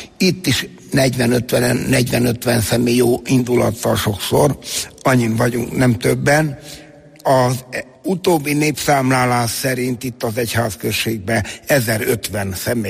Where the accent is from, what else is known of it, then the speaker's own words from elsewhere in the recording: Satu Mare, Satu Mare County, Romania; moved away as an adult; now in Hungary; Én a elcsatolt területekről származom, a Parciumból, Szatmár-Németiből. Én Szatmár-Németiből származom